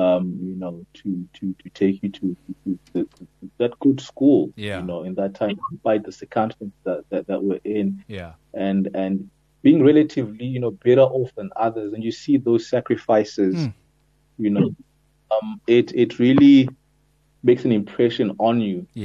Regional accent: Zimbabwe; You know, growing up in Zimbabwe, generally you do not really encounter as diverse

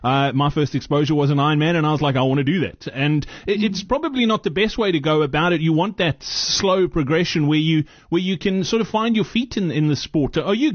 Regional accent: Virginia, Free State, South Africa; I grew up in the Free State as well, funnily enough, in a little town called Virginia.

